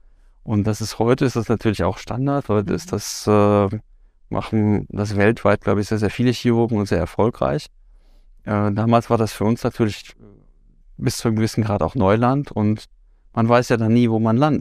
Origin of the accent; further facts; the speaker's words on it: Austria; ich darf auch als Österreicher sagen